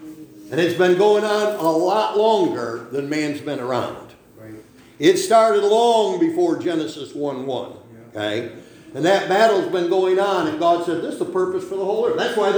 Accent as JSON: {"language": "English", "region": "New York", "country": "United States", "tie": "born or raised there", "said": "I grew up in Cattaraugus County."}